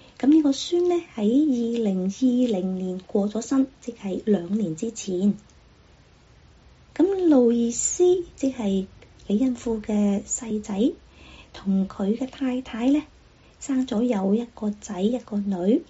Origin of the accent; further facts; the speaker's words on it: Guangdong, China; 就是我们广东人说叫做塞